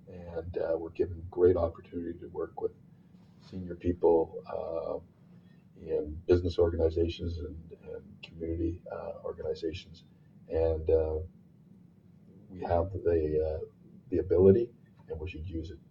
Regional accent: Edmonton, Alberta, Canada; Pretty much what I did as a boy growing up in Edmonton.

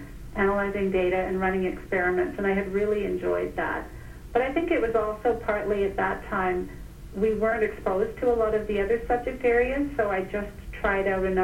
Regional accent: Dundas, Ontario, Canada; also born or lived in London, England; But I grew up in a town called Dundas, which is just outside of Hamilton in Ontario. My dad taught at McMaster University, so we lived in Dundas.

